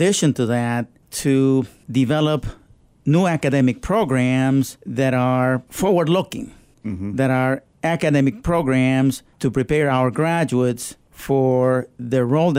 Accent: Colombia; English is a second language; now in Texas, United States; We enjoy the benefits of superb weather coming from a tropical country. And I was born and raised in Colombia.

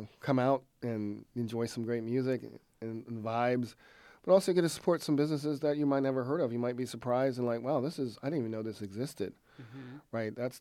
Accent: Atlanta, Georgia, United States; I'm originally from Atlanta. And you go to Atlanta, it's a different environment for black businesses.

